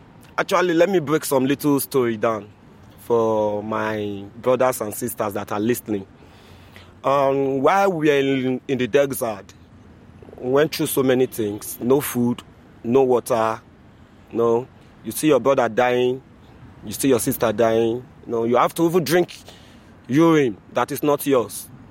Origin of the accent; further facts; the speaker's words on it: Nigeria; I'm from Nigeria.